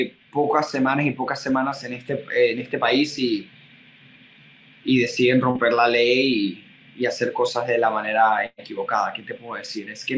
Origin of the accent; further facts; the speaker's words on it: Venezuela; Soy venezolano, no me vayan a decir que soy antivenezolano o racista.